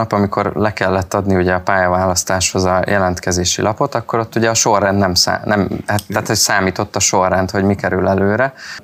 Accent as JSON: {"language": "Hungarian", "region": "Pest", "country": "Hungary", "tie": "born or raised there", "said": "mivel 4 éves koromtól a Lepencei strandon nőttem fel"}